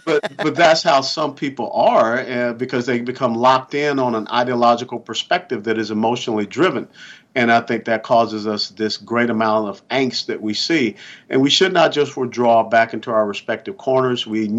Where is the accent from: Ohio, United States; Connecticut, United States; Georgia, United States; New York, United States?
Georgia, United States; Atlanta; I grew up in Atlanta, Georgia, and, you know, there were three channels back then